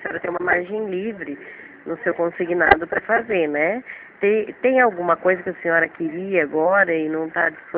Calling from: Rio Claro, São Paulo, Brazil; Eu estou falando aqui de Rio Claro mesmo. Eu fico na Avenida 3, Cavoa 4, ao lado do Santander.

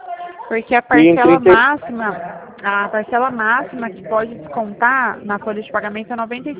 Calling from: Dourados, Mato Grosso do Sul, Brazil; Eu falo de Mato Grosso do Sul, Dourados.

